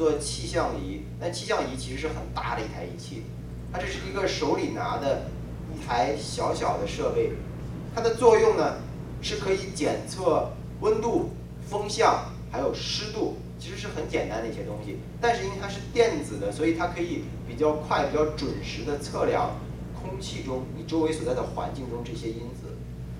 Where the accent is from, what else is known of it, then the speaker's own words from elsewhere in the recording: China; 在我2010年回国的时候，就遇到一个挑战，我过马路的时候感到很危险，在我们的家乡的城市的大马路上